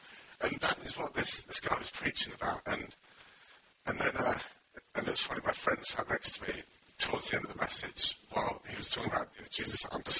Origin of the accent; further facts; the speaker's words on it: England, United Kingdom; now in Bridgend, United Kingdom; And sadly, I'm from England.